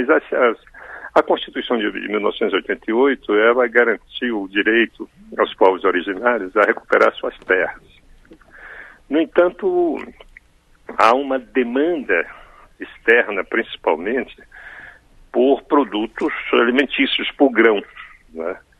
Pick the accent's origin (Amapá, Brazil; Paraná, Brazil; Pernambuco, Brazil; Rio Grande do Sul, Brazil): Amapá, Brazil; Macapá; also born or lived in Marajó; Eu nasci na Ilha do Marajó, na margem do Rio, e até os 7 anos eu vivi ali. Depois fui morar em Macapá, na minha cidade, Macapá, na margem esquerda do Rio Amazonas. E eu cresci até ali